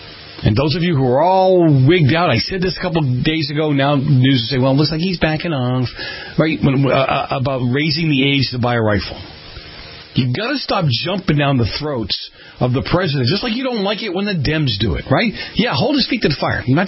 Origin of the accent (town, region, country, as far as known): Boston, Massachusetts, United States; born or raised there